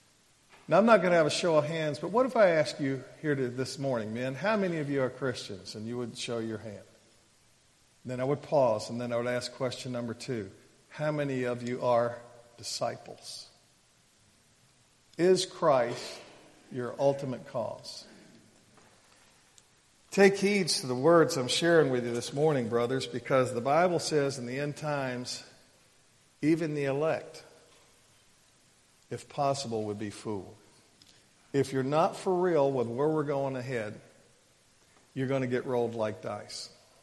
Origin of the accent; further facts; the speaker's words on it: Texas, United States; And, you know, I'm from Texas. We've got a saying down there.